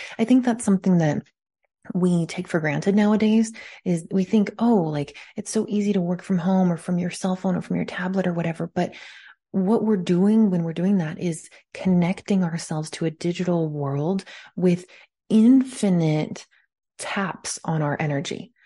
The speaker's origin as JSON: {"language": "English", "region": "California", "country": "United States", "tie": "born or raised there", "said": "I don't know if it's because I grew up in California or if just because I work indoors."}